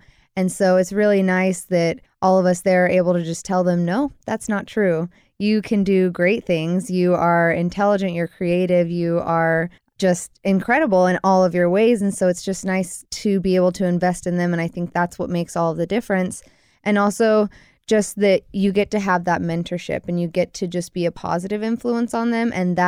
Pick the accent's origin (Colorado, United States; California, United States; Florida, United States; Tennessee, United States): California, United States; Bakersfield; I actually was born and raised in Bakersfield. I lived there until 2012. And then moved up to Dinuba area and went to Reedley College for 2 years and just transferred to Fresno State